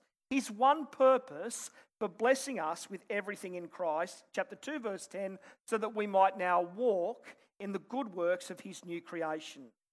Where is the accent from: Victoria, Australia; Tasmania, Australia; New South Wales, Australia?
New South Wales, Australia; Sydney; But I grew up in Western Sydney.